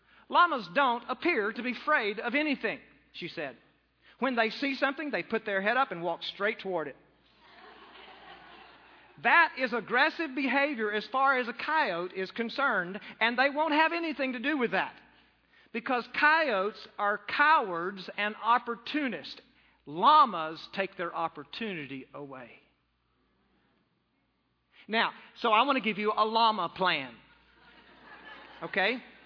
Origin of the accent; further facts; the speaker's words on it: Texas, United States; I grew up in West Texas. I grew up around coyotes.